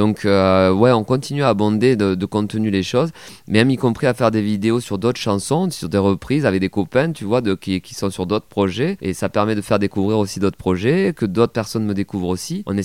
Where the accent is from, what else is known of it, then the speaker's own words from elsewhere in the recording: Toulouse, Occitanie, France; now in Paris, France; mon léger accent. Je suis toulousain, originaire donc du sud-ouest et maintenant vivant à Paris. Pour les Toulousains, je suis devenu un Parisien. Pour les Parisiens, je suis un Toulousain, donc je suis local nulle part, moi, au fond.